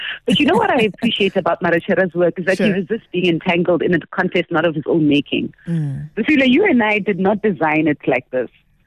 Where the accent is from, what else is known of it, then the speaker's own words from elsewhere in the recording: South Africa; And I feel a little bit upset as a South African, because we never got to even taste our freedom, you know?